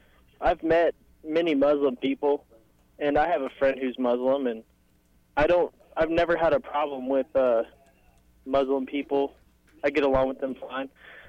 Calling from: Overland Park, Kansas, United States; I'm calling in from Overland Park.

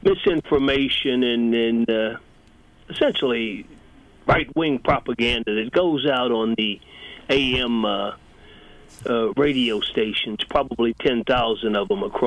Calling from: Kansas City, United States; I'm calling from Kansas City.

